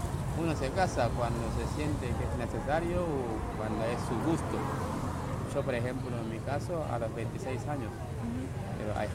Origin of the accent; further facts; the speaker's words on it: Senegal; Spanish is a second language; Todo, echo todo de menos. Si fuera por mí solo, hoy mismo no dormiría acá. Me voy directamente a Senegal y no vuelvo más.